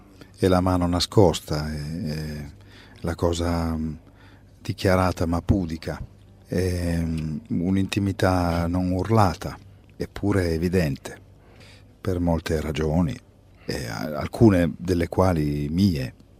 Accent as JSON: {"language": "Italian", "region": "Piedmont", "country": "Italy", "said": "prevalentemente canzoni in piemontese, essendo io piemontese"}